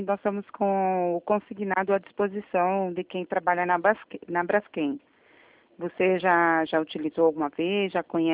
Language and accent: Portuguese; Maceió, Alagoas, Brazil; born there; now in São Paulo, Brazil; Ainda mais, eu sou daí, né? Eu nasci aí em Maceió, mas agora estou em São Paulo.